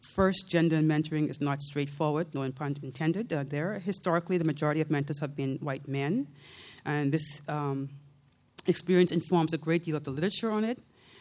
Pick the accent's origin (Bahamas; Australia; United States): Bahamas; now in Canada; I'm from the Bahamas originally.